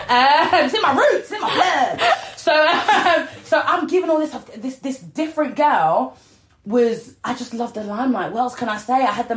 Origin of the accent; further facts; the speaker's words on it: Yorkshire and the Humber, United Kingdom; I was brought up in North Lincolnshire, teeny tiny little village next to Grimsby, right?